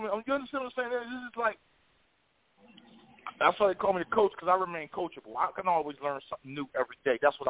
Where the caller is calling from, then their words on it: Philadelphia, Pennsylvania, United States; I'm calling from Philadelphia, PA.